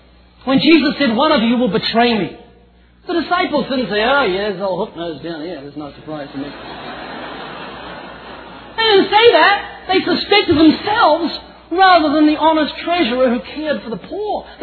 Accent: New Zealand; now in California, United States; I'm originally from New Zealand, although you wouldn't know. I've lost my accent. I've been living in California for 14 years.

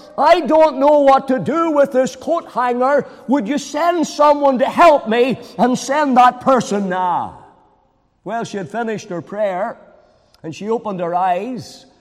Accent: Banbridge, Northern Ireland, United Kingdom; I remember coming in to our house late on a Saturday night. My dad was the local barber in Banbridge.

